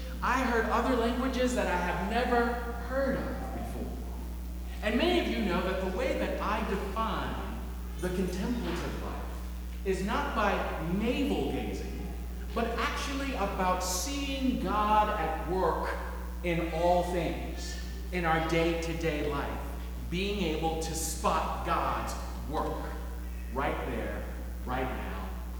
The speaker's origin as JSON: {"language": "English", "town": "New Orleans", "region": "Louisiana", "country": "United States", "said": "You also know that I'm from New Orleans, and I love a good gumbo."}